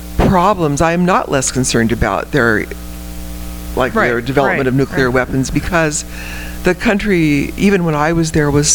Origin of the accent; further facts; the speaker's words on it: California, United States; You know, I grew up in California in a little town where it's all sort of college educated. It's a bedroom community for people that work in the city or Oakland.